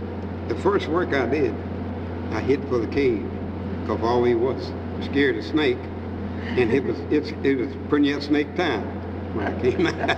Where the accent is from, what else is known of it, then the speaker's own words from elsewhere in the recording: Brownville, Kentucky, United States; Brownville, Kentucky. Edmondson County. That's my native home.